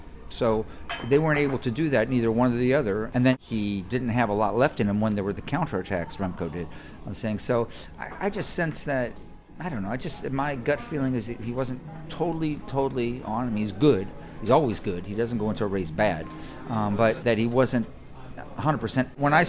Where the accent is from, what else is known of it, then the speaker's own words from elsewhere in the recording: United States; And, you know, as an American, it was amazing to see these guys, two Americans on the podium, huh?